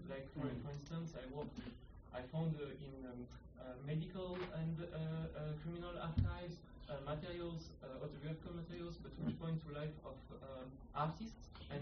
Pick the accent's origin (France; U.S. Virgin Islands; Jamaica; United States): France; English is a second language; so I'm from France, I'm working with such matter right now.